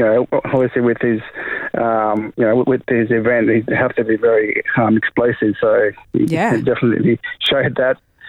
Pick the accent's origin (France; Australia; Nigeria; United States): Australia; Hopewell, Queensland; now in Brisbane, Australia; So I'm from Hopewell, so it's far north Queensland, just past Cairns. So my mob is the Goopy Imager people, obviously from Hopewell, and living in Brisbane now